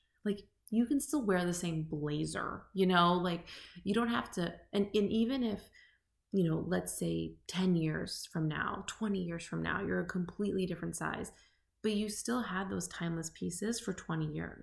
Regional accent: California, United States; I went to Sac State, which was an hour from home. I'm from the Bay Area.

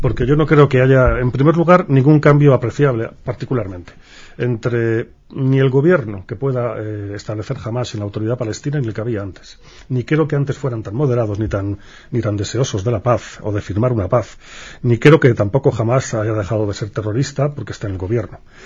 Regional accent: Spain; lo quiero decir como ciudadano español, europeo

